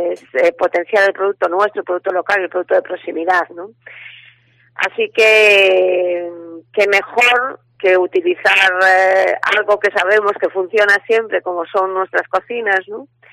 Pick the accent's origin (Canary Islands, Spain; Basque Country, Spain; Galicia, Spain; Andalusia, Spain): Galicia, Spain; Pontevedra; los que somos de Pontevedra nos parece una evidencia, ¿no?